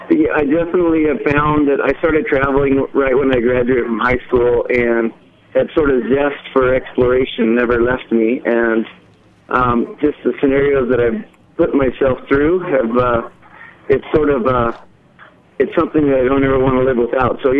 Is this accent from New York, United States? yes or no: no; Spokane, Washington, United States; Well, I grew up in a little small town, and I still live here in Spokane, Wash